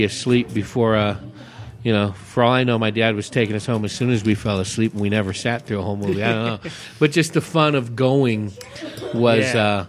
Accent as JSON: {"language": "English", "region": "California", "country": "United States", "said": "I'm from the San Francisco Bay Area, the East Bay"}